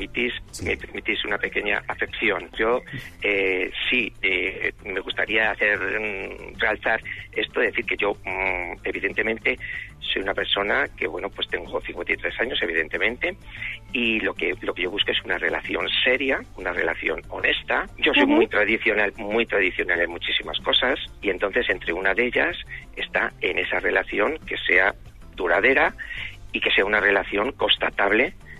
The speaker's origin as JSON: {"language": "Spanish", "town": "San Juan de Aznalfarache", "region": "Andalusia", "country": "Spain", "tie": "born or raised there", "lives_now": "Madrid, Spain", "said": "Soy nativo de Sevilla, concretamente de San Juan de Alfarache."}